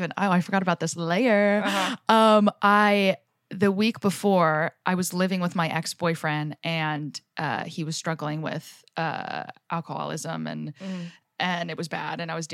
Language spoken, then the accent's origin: English; Jersey Shore, New Jersey, United States; I grew up on the Jersey Shore.